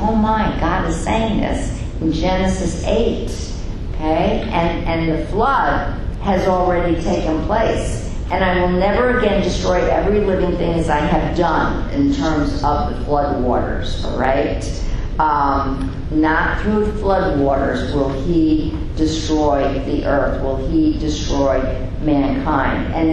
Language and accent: English; Bronx, New York, United States; So I'm from the Bronx. We had farm in the zoo, though.